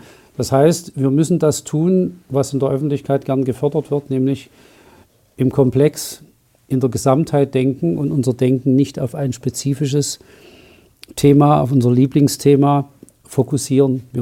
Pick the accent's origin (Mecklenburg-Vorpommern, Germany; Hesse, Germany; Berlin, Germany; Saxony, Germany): Saxony, Germany; Dresden; also born or lived in Saint Petersburg, Russia; Ich bin 1964 im damaligen Leningrad geboren. 1966 hatte mein Vater seine Promotion beendet und dann ist die Familie nach Dresden gezogen.